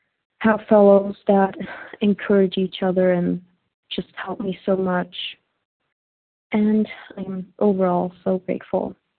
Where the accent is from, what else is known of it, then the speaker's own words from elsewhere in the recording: Turkey; from Turkey